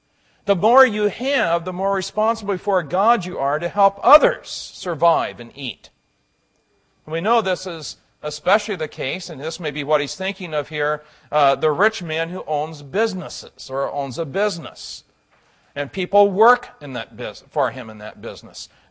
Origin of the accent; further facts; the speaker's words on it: Illinois, United States; He was an air conditioning furnace installer and repair in the town I grew up in Illinois.